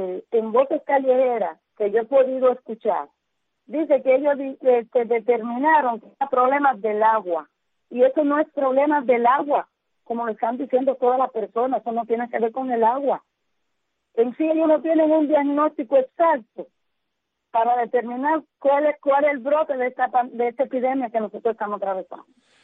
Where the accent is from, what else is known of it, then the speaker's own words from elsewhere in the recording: Camagüey, Cuba; de mi lindo Camagüey, como yo siempre he dicho y voy a seguir diciendo, porque Camagüey es bello para mí, es mi tierra y la amo